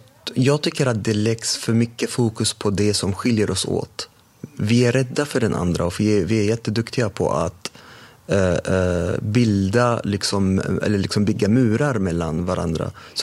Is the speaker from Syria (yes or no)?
yes; Damascus, Damascus Governorate, Syria; Men jag kommer då från Damaskus, alltså världens äldsta stad. där det fortfarande bor människor.